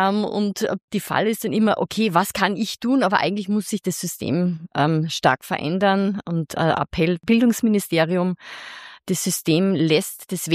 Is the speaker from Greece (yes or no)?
no; Salzburg, Austria; Bin aus Salzburg